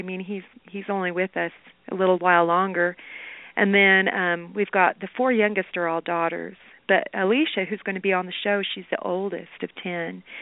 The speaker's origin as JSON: {"language": "English", "region": "the South", "country": "United States", "tie": "born or raised there", "said": "A Western woman, I grew up in the South, but Western women, they have a different look to them"}